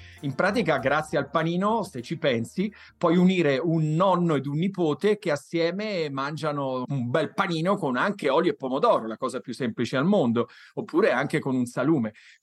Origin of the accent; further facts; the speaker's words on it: Tuscany, Italy; io sono toscano